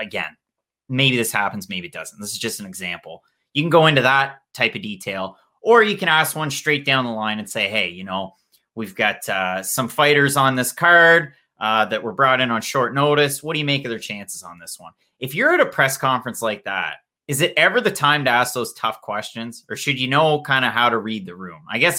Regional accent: New Brunswick, Canada; Oh, we're from New Brunswick.

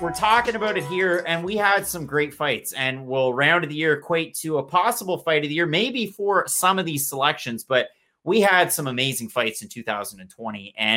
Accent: Canada; And again, I'm a Canadian, so there's a little bit of bias there.

